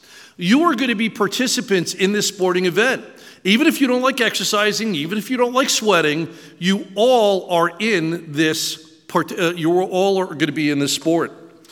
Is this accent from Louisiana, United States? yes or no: no; Long Island, New York, United States; I was raised Jewish in New York. I'm from Long Island. And as a Jewish boy at 13 years old, one of the things that you have to do is be bar mitzvahed.